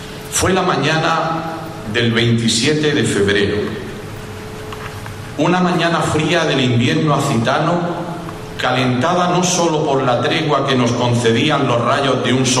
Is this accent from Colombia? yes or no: no; Almería, Andalusia, Spain; muchas gracias por acogerme a esta que es mi tierra, donde he crecido, donde me he curtido y donde he aprendido durante tantos años a ser el pastor que quisiera ser